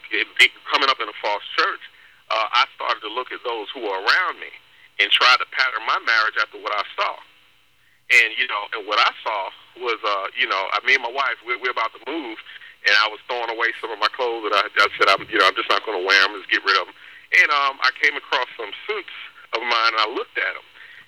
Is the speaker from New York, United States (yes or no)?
yes; New York City, New York, United States; We grew up in the Bronx, New York. Both of us are from New York.